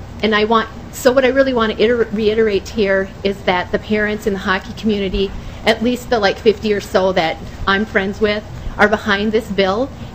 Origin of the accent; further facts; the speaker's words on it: North Branch, Minnesota, United States; I'm from St. Paul, Minnesota. I grew up in North Branch, Chisago County, and for the last many, many years, Como Park area.